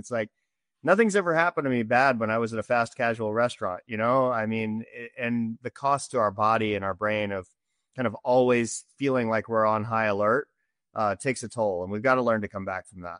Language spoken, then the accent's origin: English; Jacksonville, Florida, United States; Yeah. So I grew up in Jacksonville, Florida. I went to West Point for college.